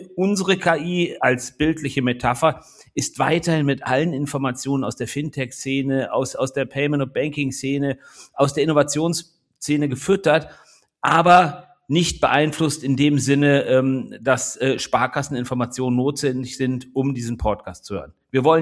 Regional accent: Rhineland, Germany; ich bin Rheinländer

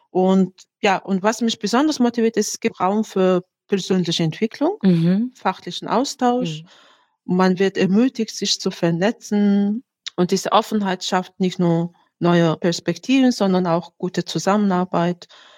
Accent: Mongolia; Ich war neulich im Urlaub in meinem Heimatland Mongolei.

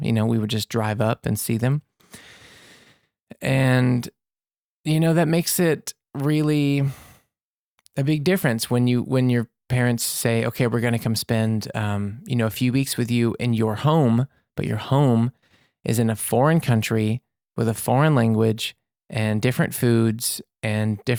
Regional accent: Mississippi, United States; born there; also born or lived in Louisiana; Like, I was born in Mississippi there, and we lived in Louisiana for a long time.

